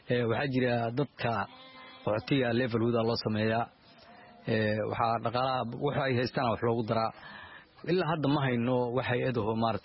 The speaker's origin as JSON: {"language": "Somali", "town": "Mogadishu", "region": "Banadir", "country": "Somalia", "said": "waxaan ka imaaday magaalada muqdisho muddo 12 sano aan ku noolaa qaxootigan"}